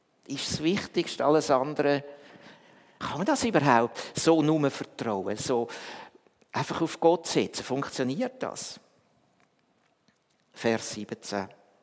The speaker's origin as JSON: {"language": "German", "country": "Switzerland", "said": "warum dass ich als Schweizer, man hört mir das ja an, warum dass ich als Schweizer"}